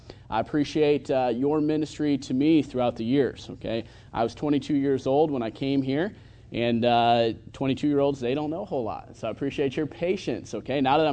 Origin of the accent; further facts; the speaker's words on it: Holland, Michigan, United States; And that's near where I grew up. I grew up in Holland, Michigan, and enjoyed being down here in South Carolina for the past 9 years.